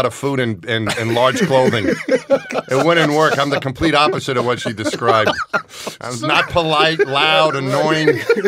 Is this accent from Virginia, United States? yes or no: no; New York, United States; I'm from New York.